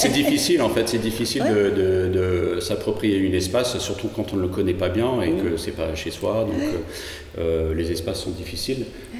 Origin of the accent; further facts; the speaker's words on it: Australia; French is a second language; Parce que je suis anglais, anglophone, je suis australien.